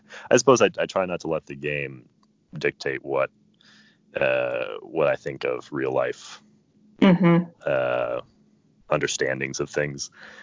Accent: Ohio, United States; But growing up in Ohio, you really didn't get much of that. You know, it's such a plain potato state.

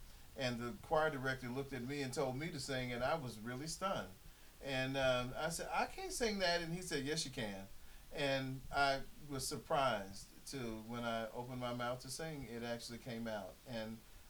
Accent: West Virginia, United States; I'm 47 years old, and I'm from Raleigh County, West Virginia.

